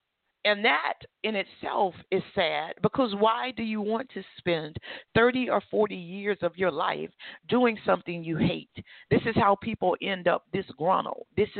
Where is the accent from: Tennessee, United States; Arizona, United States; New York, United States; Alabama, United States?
Alabama, United States; But the cost of living where I grew up in Alabama was very low as well.